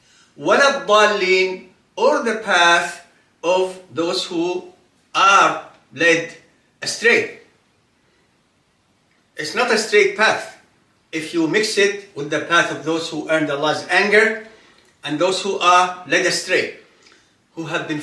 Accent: Kuwait; When we were young, growing up in Kuwait

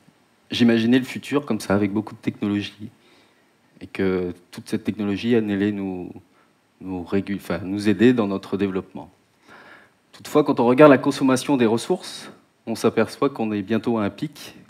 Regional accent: New Caledonia; Et comme mon nom ne l'indique pas, je suis né et j'habite en Nouvelle-Calédonie.

